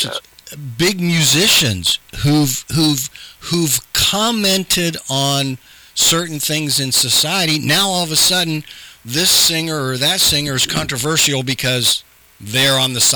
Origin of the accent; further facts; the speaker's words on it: Columbus, Ohio, United States; I've lived here for 65 years. I'm 65 years old. I was born and raised in Columbus.